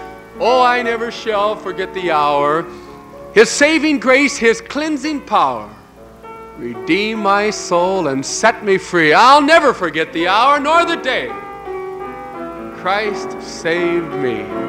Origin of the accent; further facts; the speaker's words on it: California, United States; also born or lived in Kentucky; Well, I was born in Kentucky, so I'm a hillbilly, though raised in California.